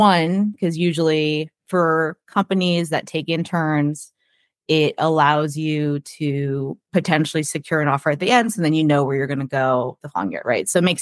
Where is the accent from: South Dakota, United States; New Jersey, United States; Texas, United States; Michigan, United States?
New Jersey, United States; because I am from New Jersey, that I mentioned, but my sister had lives in California.